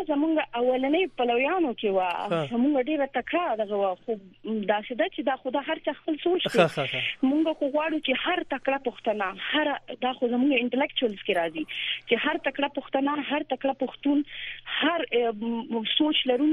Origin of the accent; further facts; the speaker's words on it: Mardan, Khyber Pakhtunkhwa, Pakistan; زه قبایلی نه یم زه د مردان یم